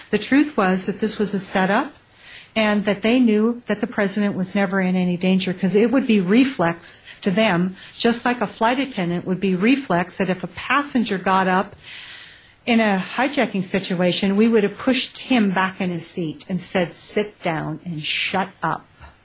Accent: United States; I'm not left. I'm not right. I'm an American.

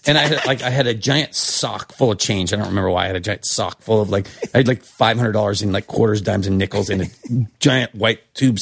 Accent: New York City, New York, United States; Oh, I'm a bartender from New York.

